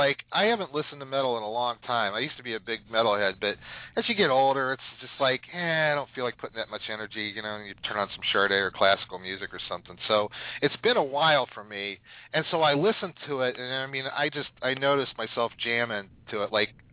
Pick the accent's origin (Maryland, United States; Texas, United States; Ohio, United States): Ohio, United States; Canton; because I grew up in Canton, the home of the Pro Football Hall of Fame